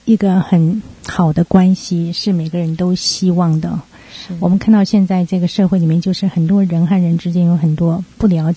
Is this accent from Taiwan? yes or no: yes; Taiwan; now in United States; 当初我是从台湾过来的，刚到美国的时候觉得哇，这个地方因为是一个非常完全陌生的地方，也没有亲戚朋友